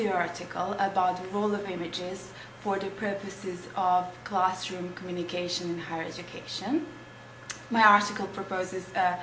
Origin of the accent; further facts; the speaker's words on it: Serbia; English is a second language; now in United Kingdom; I come from Serbia.